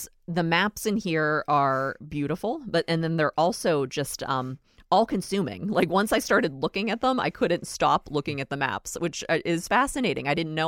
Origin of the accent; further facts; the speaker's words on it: Pittsburgh, Pennsylvania, United States; There's one about my hometown, Pittsburgh.